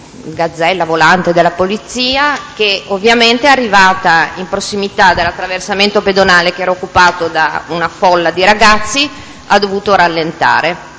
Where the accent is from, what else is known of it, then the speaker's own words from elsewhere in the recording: Genoa, Liguria, Italy; born there; Sono nata a Genova il 20 luglio del 1959.